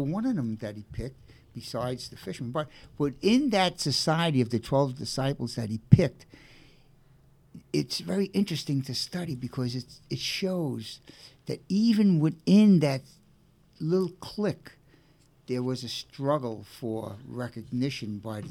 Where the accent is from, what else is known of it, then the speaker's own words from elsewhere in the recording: Brooklyn, New York, United States; But of course, you know, I'm from Brooklyn. I'm not that elegant.